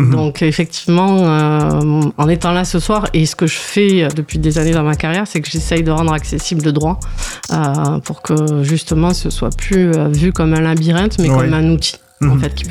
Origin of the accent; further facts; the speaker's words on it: Sète, Occitanie, France; Je suis originaire de Sète.